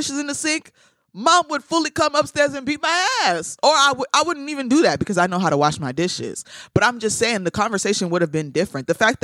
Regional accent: Streamwood, Illinois, United States; I'm completely okay with saying that I'm from Streamwood, wow. But I'm also completely okay with being like, I'm from Chicago and I love Chicago shit.

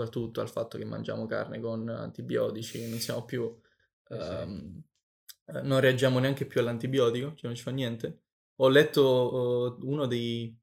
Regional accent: Sicily, Italy; Ultimo argomento che volevo trattare, visto che sono siciliano, degli incendi

